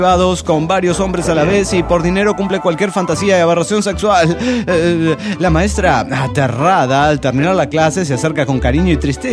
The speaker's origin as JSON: {"language": "Spanish", "town": "Irapuato", "region": "Guanajuato", "country": "Mexico", "said": "de Irapuato, Guanajuato, México."}